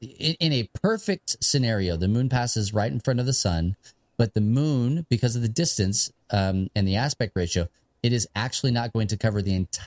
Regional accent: New Mexico, United States; when I grew up in New Mexico, like way eastern New Mexico, flat plains of New Mexico. We would have tornadoes come through.

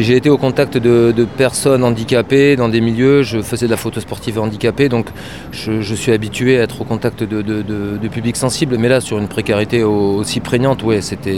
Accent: Bordeaux, Nouvelle-Aquitaine, France; je suis bordelais. Je suis né ici et je vis à Bordeaux depuis de quelques dizaines d'années.

